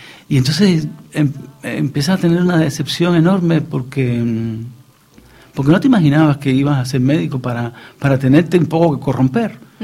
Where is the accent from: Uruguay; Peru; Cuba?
Cuba; moved away as an adult; yo era especialista también cuando salí de Cuba.